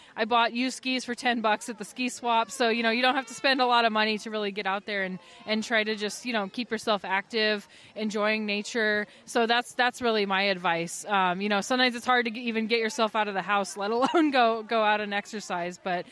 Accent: Midwest, United States; I'm from the Midwest, so I miss spring and fall sometimes.

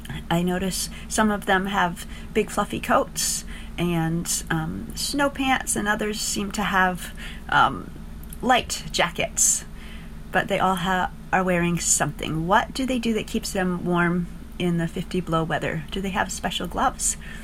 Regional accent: Caribou, Maine, United States; from Caribou, Maine.

